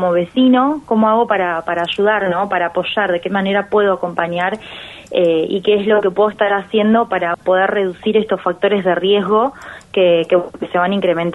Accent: Tierra del Fuego, Argentina; Yo soy fueguina y esto es algo que está naturalizado hace años

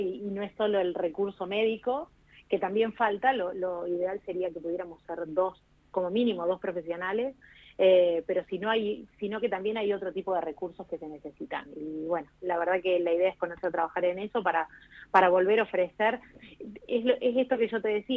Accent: General Roca, Río Negro, Argentina; Sí, soy roquense.

